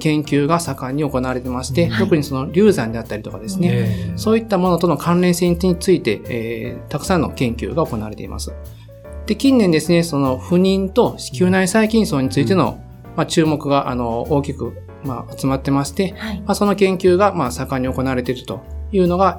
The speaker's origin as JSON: {"language": "Japanese", "region": "Kansai", "country": "Japan", "said": "私は、関西出身で、"}